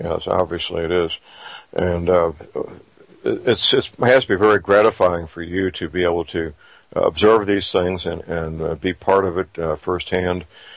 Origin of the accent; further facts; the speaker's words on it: St. Louis, Missouri, United States; answered by very nice young men and women in my hometown, St. Louis, Missouri.